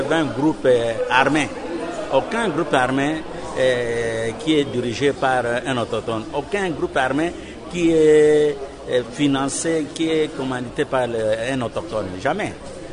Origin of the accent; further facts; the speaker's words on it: DR Congo; Nous, on n'attaque pas les causes chez nous, en RDC.